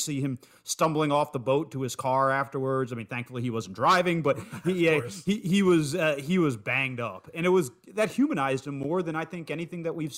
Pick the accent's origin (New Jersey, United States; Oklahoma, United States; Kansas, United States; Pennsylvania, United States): Pennsylvania, United States; Harrisburg; You know, I am a Central Pennsylvania native, so Hershey's was like mother's milk. Like, right. I'm from Harrisburg. It's like a 15-minute drive to Hershey